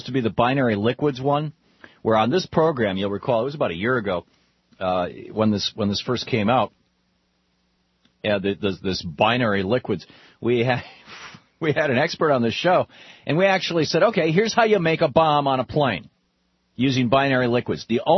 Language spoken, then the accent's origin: English; Michigan, United States; I've been in Adrian, Michigan. I grew up in Michigan.